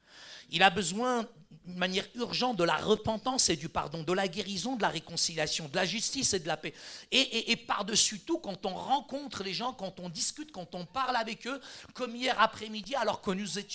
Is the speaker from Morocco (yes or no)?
yes; Morocco; Et moi, je suis marocain, j'ai gardé ma culture.